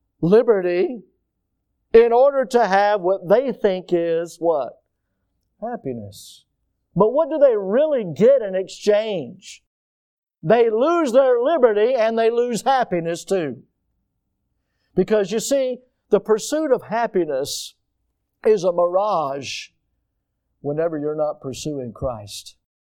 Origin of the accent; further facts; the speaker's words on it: United States; Now, I'm an American.